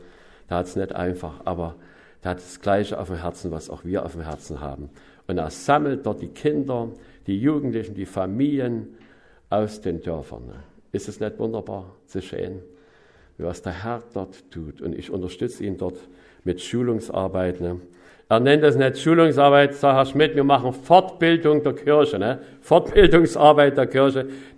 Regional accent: Saxony, Germany; Ich habe mich vorgestellt, ich bin ein Sachse.

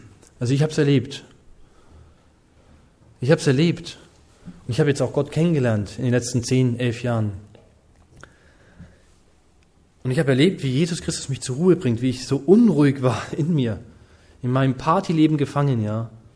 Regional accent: Bamberg, Bavaria, Germany; ich komme ja aus einem ganz katholischen Eck, das sind ja Erzbistum bei uns in Bamberg

